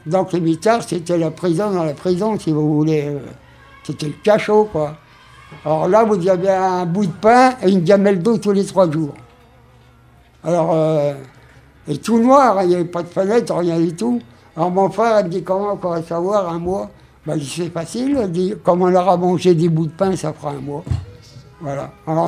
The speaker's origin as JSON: {"language": "French", "region": "Île-de-France", "country": "France", "tie": "born there", "said": "le maire du pays où que je suis né, à Meigneux, c'est pas loin, c'est dans le Seine-et-Marne"}